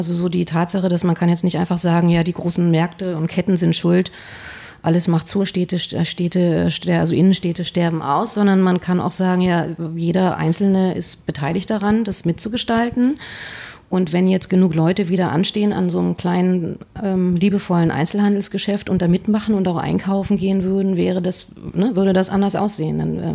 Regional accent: Germany; ich bin in der DDR geboren, bin in der DDR und im Westen groß geworden und lebe jetzt im Osten Deutschlands.

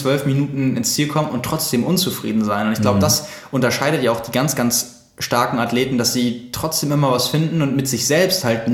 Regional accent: Lübeck, Schleswig-Holstein, Germany; Ich komme aus Lübeck. Wir sitzen ja hier in Hamburg.

